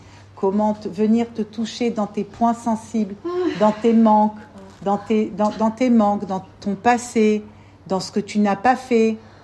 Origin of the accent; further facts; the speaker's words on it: France; une fille comme moi, d'où je viens, de la France là-bas